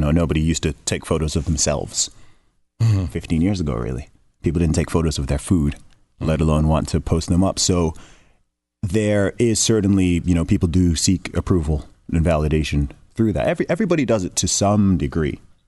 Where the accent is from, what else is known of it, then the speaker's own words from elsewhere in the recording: Saudi Arabia; growing up in Saudi Arabia, I've known lots of American people from the beginning. I love most of my teachers were American. It's why my accent doesn't sound British, in fact, because I went to an American school and all my teachers were American.